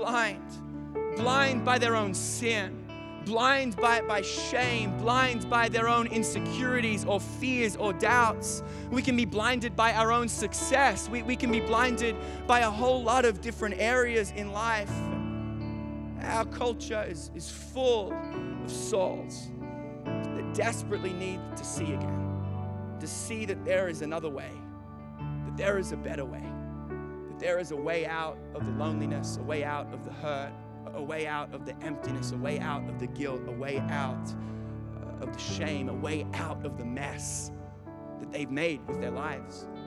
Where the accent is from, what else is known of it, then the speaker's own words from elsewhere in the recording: Australia; now in United States; like we're Australian, and Australians can swim, and so I know we live in the U.S.